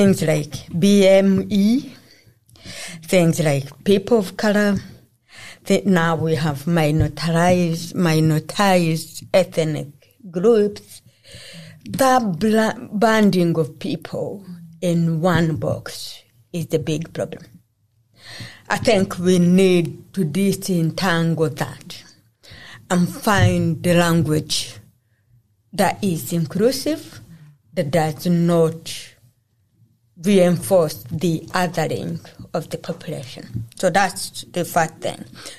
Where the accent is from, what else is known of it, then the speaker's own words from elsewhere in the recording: Scotland, United Kingdom; maybe as a Scottish African woman living in Glasgow.